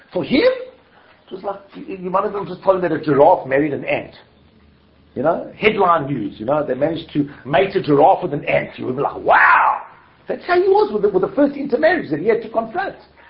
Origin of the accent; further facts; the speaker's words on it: South Africa; I come from South Africa. I spent the first half of my life fighting apartheid.